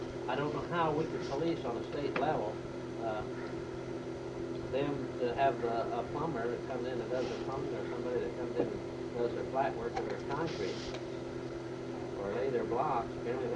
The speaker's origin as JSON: {"language": "English", "town": "Anchorage", "region": "Alaska", "country": "United States", "said": "And I assume I'm from Anchorage, but in Anchorage, there's some big builders"}